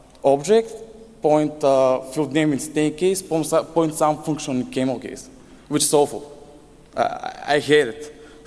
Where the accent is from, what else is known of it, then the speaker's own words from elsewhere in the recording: Bulgaria; English is a second language; from Bulgaria